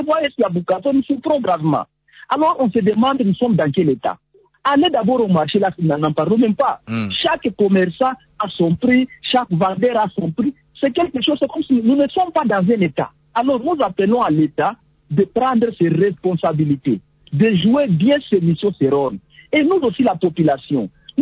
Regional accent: DR Congo; Mais chez nous, en RDC, nous ne savons pas c'est quoi.

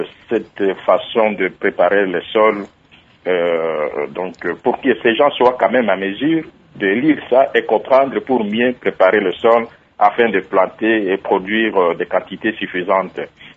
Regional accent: Isiro, Haut-Uélé, DR Congo; Dans des milieux où il n'y a pas d'organismes comme chez nous à Issiro.

